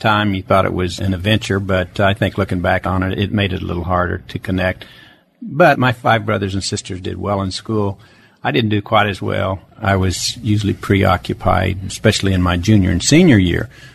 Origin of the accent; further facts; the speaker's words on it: Emporia, Kansas, United States; born there; I was born in Emporia, Kansas, November 13, 1941.